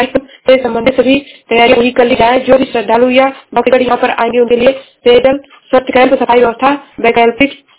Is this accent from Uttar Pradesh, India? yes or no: yes; Uttar Pradesh, India; मैं जिला श्रावस्ती से हूँ।